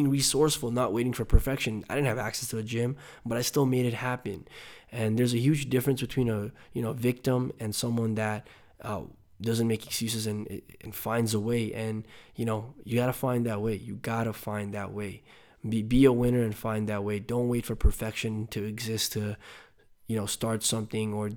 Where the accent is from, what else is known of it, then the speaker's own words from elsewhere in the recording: Nepal; moved away; I was an immigrant from Nepal, so I used to go to the dollar store and buy a $1 recorder and still make it sound good, right?